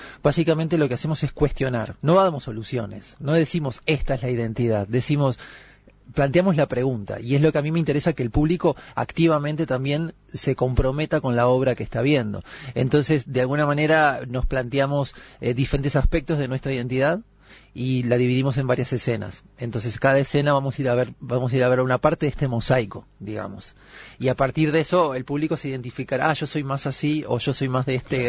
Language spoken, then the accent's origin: Spanish; Uruguay; Me interesaba como encarar eso de qué me identifica como uruguayo